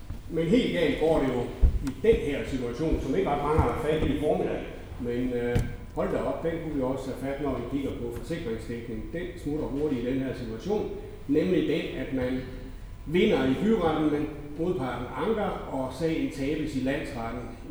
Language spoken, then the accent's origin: Danish; Jutland, Denmark; Jeg er fra Jylland, så jeg har ikke helt så store salærer i hovedet